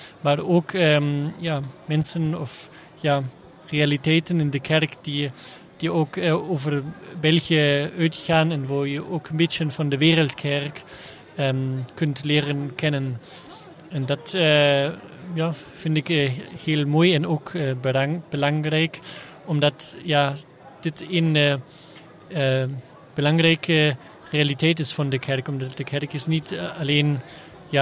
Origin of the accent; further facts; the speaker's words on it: Germany; Dutch is a second language; also born or lived in Rome, Italy; now in Belgium; ik ben van Duitsland. Daarom spreek ik ook niet heel veel Nederlands. Maar ja, ik ben vele tijd 7 jaar in Rome geweest